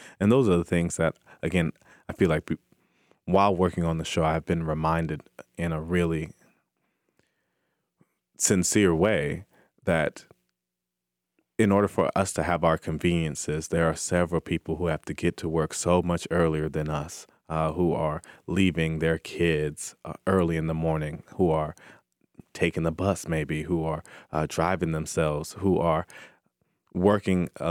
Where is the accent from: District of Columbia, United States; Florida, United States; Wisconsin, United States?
Florida, United States; Tallahassee; And I mentioned that I was from Tallahassee, Florida, and his smile opened up.